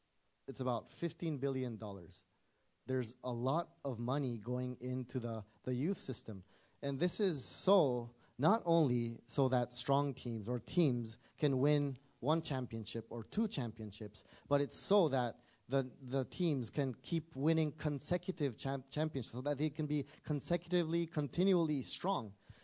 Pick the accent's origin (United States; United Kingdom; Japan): Japan; Actually, you know what, myself, I'm from Japan. I'm half Colombian, South American, and half Japanese, and I sound like an American.